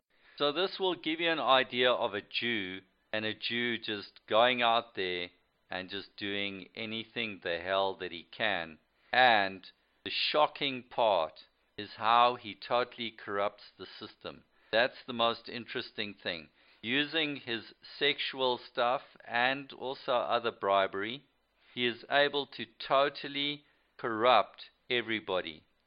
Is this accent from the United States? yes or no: no; Western Australia, Australia; They are both from my home state and close personal friends with Benjamin Netanyahu.